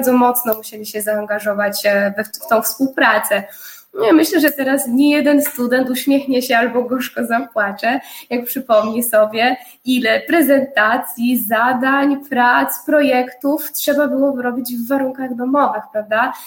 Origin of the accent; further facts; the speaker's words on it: southern Poland, Poland; ja jestem z gór, więc tak naprawdę południe Polski to jest takie bardzo bliskie memu sercu. I może to nie jestem z tych gór popularnych typu Zakopane, ale bardziej jeżeli chodzi o Beskidy.